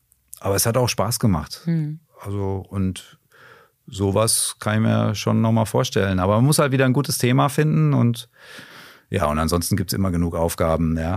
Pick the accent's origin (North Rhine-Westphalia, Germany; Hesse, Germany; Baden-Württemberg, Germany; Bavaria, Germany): Bavaria, Germany; Erlangen; Also es ist meine Heimatstadt und ich lebe da sehr gerne. Da sind meine Freunde.